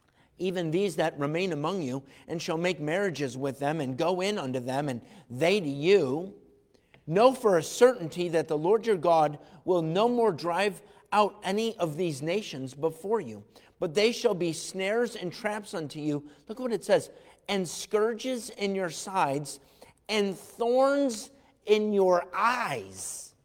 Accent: Irondequoit, New York, United States; now in Brockport, United States; I grew up in Irondequoit. That's, if you don't know, on the east side of town. That's when I got married and moved out to Brockport.

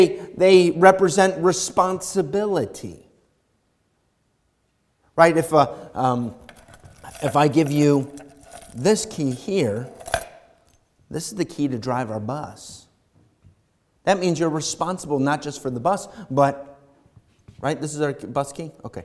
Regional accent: Irondequoit, New York, United States; I remember we grew up in Irondequoit

